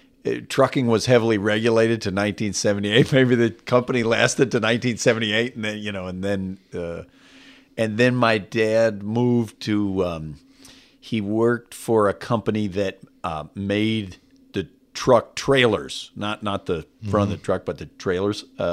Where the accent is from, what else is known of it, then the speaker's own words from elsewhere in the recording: California, United States; also born or lived in Waco, Texas; My dad's family is from Waco, Texas. My mom's family was from Abilene. I was born in Waco. They moved to California when I was a kid.